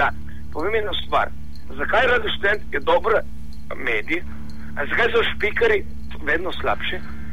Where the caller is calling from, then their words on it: Nova Gorica, Goriška, Slovenia; iz Nove Gorice, ne?